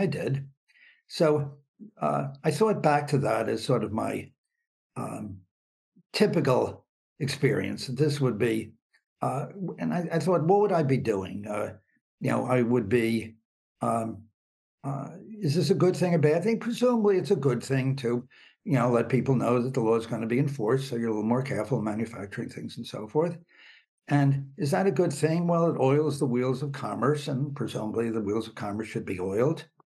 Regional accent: New York, United States; I grew up in New York basically in a secular Jewish environment.

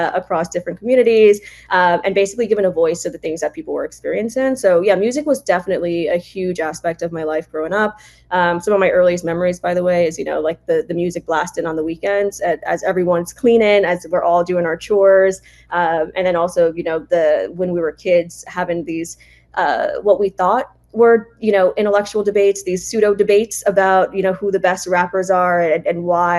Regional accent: New York City, New York, United States; born there; I was born in New York City, and my mother was a teacher, actually.

